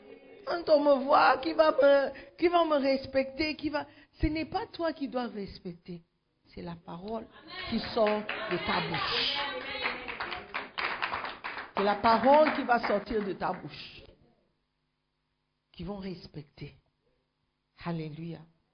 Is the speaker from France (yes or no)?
no; Volta, Ghana; d'où je viens au Ghana, je viens de Volta Region.